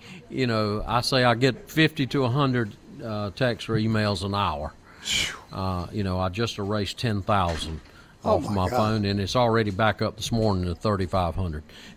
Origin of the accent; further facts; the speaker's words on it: South Carolina, United States; I'm a farmer from Chester County